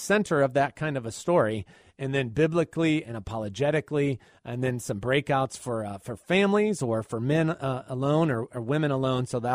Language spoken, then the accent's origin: English; North Carolina, United States; which happens to be my home state, of course. I'm here in Raleigh, North Carolina.